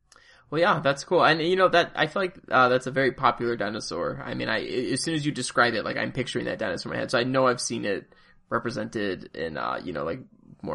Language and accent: English; Illinois, United States; Yeah, I mean, growing up outside of Chicago, we always took field trips to the Field Museum.